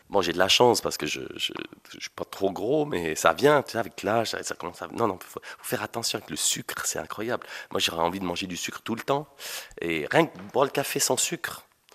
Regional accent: Valais, Switzerland; now in Morges, Switzerland; On est au bord du lac, moi j'habite Morges, je suis un Valaisan expatrié.

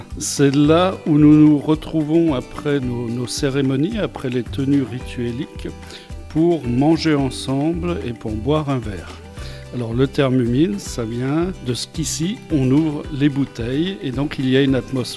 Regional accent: France; je suis, en tant que Français, personnellement bien content d'être franc-maçon en Suisse

